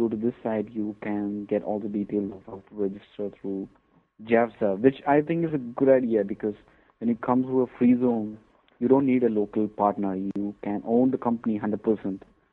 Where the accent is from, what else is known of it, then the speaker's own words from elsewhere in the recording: Dubai, United Arab Emirates; also born or lived in India; Actually, I am from India, but I grew up in Dubai because my parents had their business way back in the 1970s in Dubai. It was a very small village kind of place in those times. It was a fishing village, actually, Dubai.